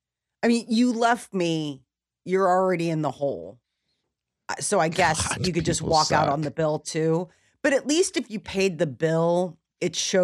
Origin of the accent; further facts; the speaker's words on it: Nebraska, United States; I mean, I grew up in Nebraska. It's not like I don't have an outdoor, you know, aspect to my personality.